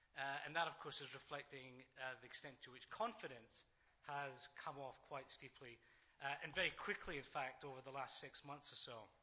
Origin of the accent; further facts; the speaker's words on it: Scotland, United Kingdom; The only thing worse than being an economist, I guess, is being a Scottish economist in an environment like this.